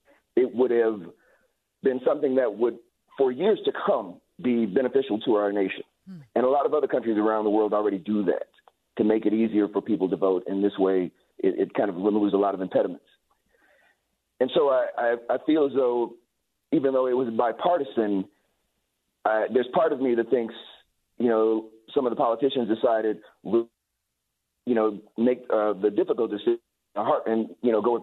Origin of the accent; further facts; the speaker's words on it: Chicago, Illinois, United States; I grew up in Chicago. And I went to schools on the south side of Chicago, predominantly black.